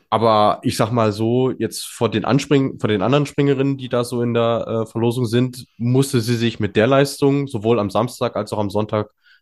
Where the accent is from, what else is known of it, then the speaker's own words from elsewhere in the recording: North Rhine-Westphalia, Germany; mit dem Spruch hast du mich als Ostwestfale sowieso.